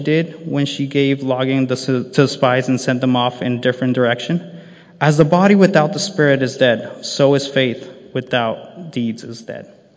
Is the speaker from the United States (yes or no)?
no; Ecuador; He was like, in Ecuador, because I'm from Ecuador. So in Ecuador, there are a lot of kids that work cleaning your shoes.